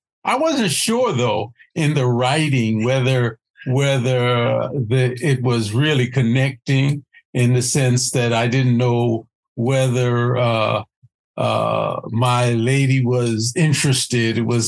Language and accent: English; New York, United States; And I was from New York and she was from Kentucky, Louisville, Kentucky.